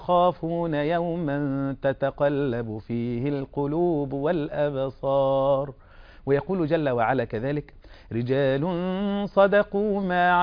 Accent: Egypt; باللغة التي يقولها أهل بلدتنا مصر الغيط، بيقولوا عليها كده

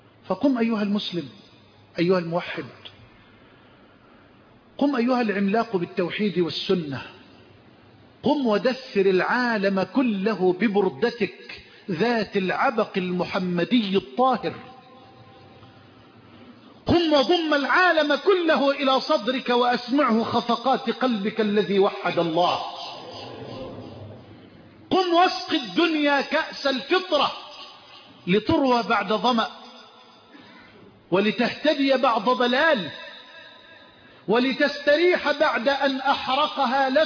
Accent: Egypt; بلدنا مصر

